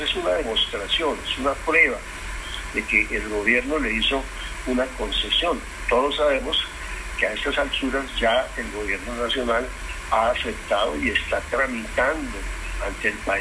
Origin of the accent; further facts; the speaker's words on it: Zipaquirá, Cundinamarca, Colombia; era alcalde de mi ciudad natal, que es Zipaquirá, un municipio vecino a Bogotá